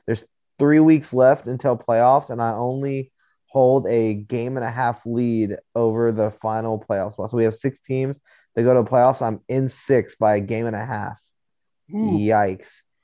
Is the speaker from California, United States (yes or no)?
yes; California, United States; USC is in my home state.